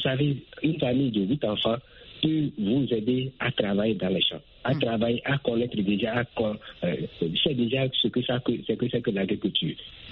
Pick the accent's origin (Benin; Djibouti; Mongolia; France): Benin; Cotonou, Littoral; je suis béninois, je suis au Bénin, je suis à Cotonou.